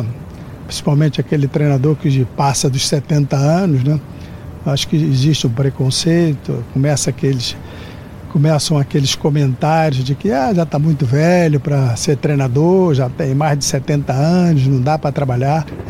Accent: Rio de Janeiro, Brazil; Desde garoto, eu nasci ali em Santo Cristo, zona portuária do Santo Cristo. Então, já jogava como garoto ali, 9 anos, 8 anos, já jogava aquelas peladas ali

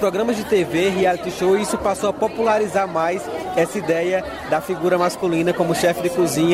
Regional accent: Alagoas, Brazil; Alagoano, diga. Exato, sempre, sempre.

